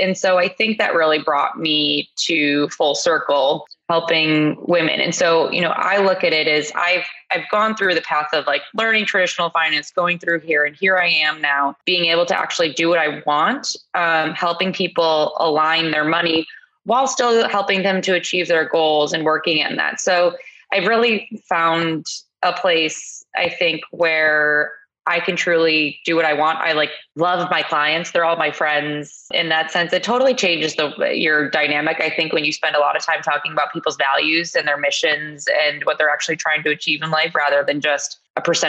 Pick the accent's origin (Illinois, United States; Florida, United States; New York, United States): Illinois, United States; Chicago; So I grew up in Chicago. I am one of those rare people who actually grew up in the city.